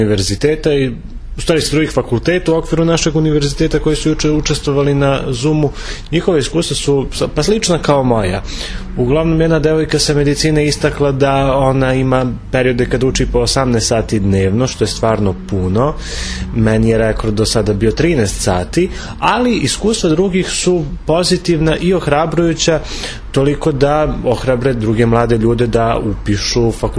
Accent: Paraćin, Pomoravlje District, Serbia; imam 23 godine, dolazim iz Paraćina i student sam Pravnog fakulteta Univerziteta u Kragujevcu.

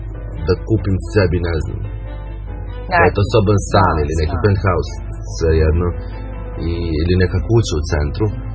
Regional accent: Belošanac, Serbia; ja sam rođen u Belošancu i do četvrte godine sam živo u Belošancu. Posle toga smo se preselili u Stanovo, onda kod semafora u Zgradama. Tu sam živo 20 godina, pa sam se onda preselio u Erdoblje kod ambulante.

